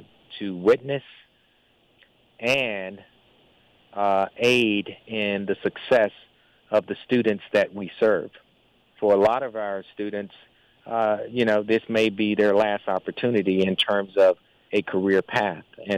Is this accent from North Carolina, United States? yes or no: yes; Wilson, North Carolina, United States; I'm originally from Wilson, North Carolina